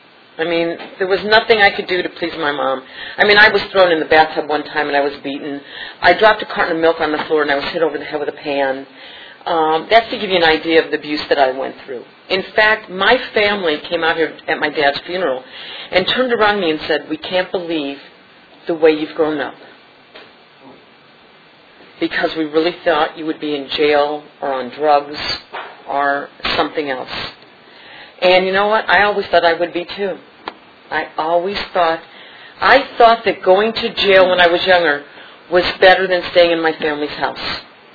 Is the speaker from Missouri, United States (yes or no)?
yes; St. Louis, Missouri, United States; I mean, we even had a maid. I'm from St. Louis.